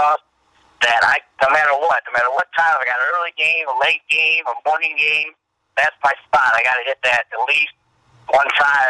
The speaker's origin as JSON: {"language": "English", "region": "Ohio", "country": "United States", "tie": "born or raised there", "said": "growing up in Ohio, going to Ohio State and being on campus of Ohio State"}